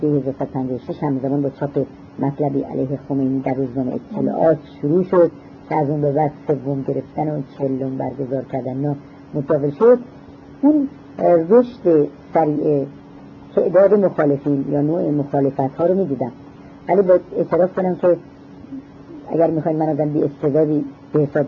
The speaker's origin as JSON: {"language": "Persian", "country": "Iran", "said": "به عنوان یک ایرانی علاقمند به مسائل نگاه میکردم"}